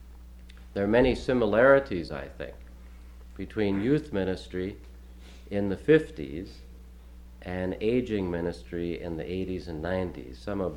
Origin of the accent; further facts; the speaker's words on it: Minneapolis, Minnesota, United States; I'm from Minneapolis.